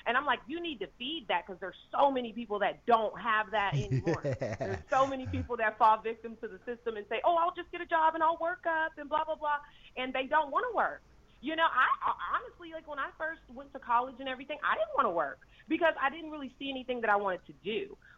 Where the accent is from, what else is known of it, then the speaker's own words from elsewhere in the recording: Kansas, United States; because I'm originally from Kansas.